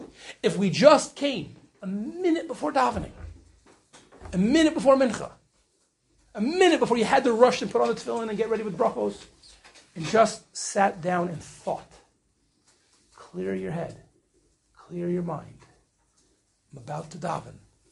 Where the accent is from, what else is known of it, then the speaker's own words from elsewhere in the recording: United States; now in Israel; I made Aliyah only 13 years ago, right? And I'm as American and, you know, non-Israeli as you can imagine